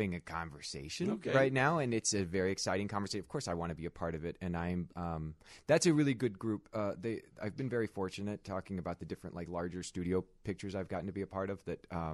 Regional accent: Kansas City, United States; And we're from Kansas City. We actually worked at the same mall.

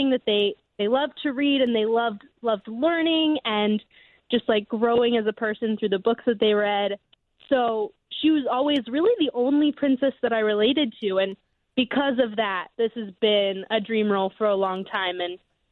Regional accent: Cerro Gordo, Illinois, United States; I'm from a really small town called Cerro Gordo. It has a population of 1,500 people.

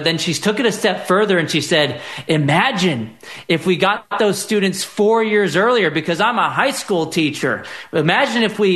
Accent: Texas, United States; In my home state of Texas, we just passed universal school choice.

